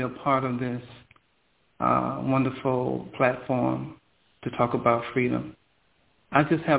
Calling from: Stone Mountain, Georgia, United States; I'm calling from Stone Mountain, Georgia.

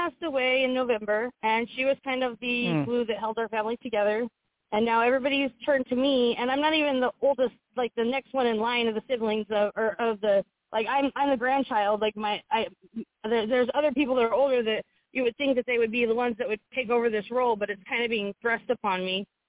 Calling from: Visalia, California, United States; Visalia, California.

